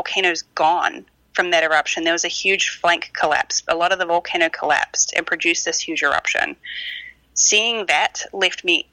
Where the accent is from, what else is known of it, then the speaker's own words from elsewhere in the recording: New Zealand; growing up in New Zealand